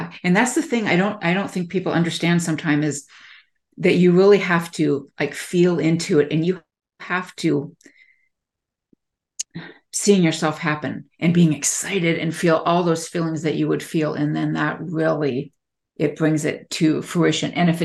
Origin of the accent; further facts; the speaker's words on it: California, United States; now in Michigan, United States; cause I'm from California.